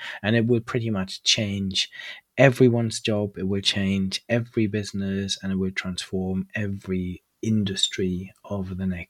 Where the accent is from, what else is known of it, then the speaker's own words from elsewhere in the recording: Germany; moved away as an adult; also born or lived in Cambridge, United Kingdom; Yes, I grew up in Germany, went over to the UK, to Cambridge to study, and they then offered me a job afterwards.